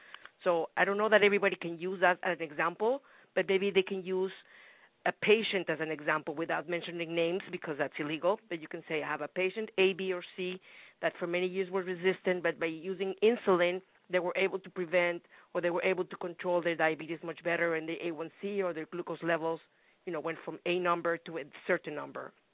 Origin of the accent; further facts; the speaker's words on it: Mexico; I guess I use myself as an example, because I'm from Mexico and diabetes is very strong in my family.